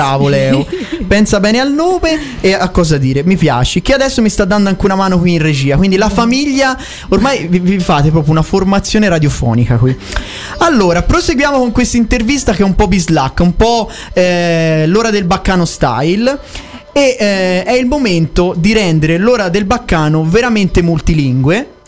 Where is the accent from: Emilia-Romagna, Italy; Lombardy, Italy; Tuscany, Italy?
Tuscany, Italy; Perché io da toscano lo capisco bene il toscano